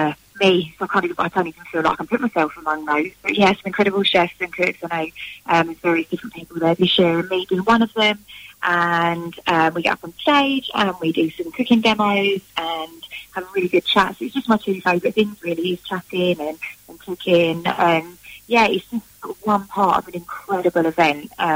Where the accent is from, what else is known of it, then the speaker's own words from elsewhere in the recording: Edmonton, London, United Kingdom; growing up in Edmonton, where I'm from